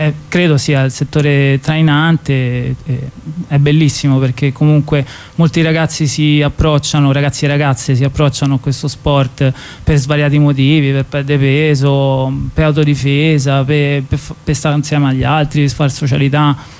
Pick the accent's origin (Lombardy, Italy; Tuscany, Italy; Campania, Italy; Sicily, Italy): Tuscany, Italy; Florence; now in Rome, Italy; io me le ricordo con piacere queste cose perché vengo da Firenze